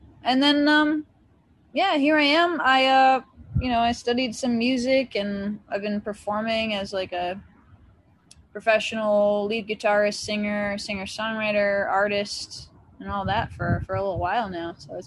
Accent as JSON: {"language": "English", "region": "Massachusetts", "country": "United States", "tie": "born or raised there", "also_born_or_lived": "Connecticut", "lives_now": "Nashville, United States", "said": "Well, I was born in Western Massachusetts, or actually in Connecticut."}